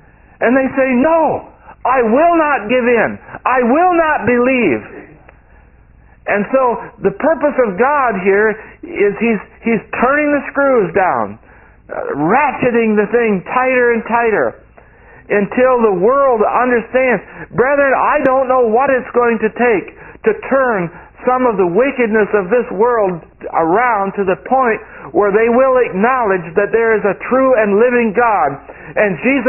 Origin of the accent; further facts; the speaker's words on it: New York, United States; Really, which I mean, I'm from New York State.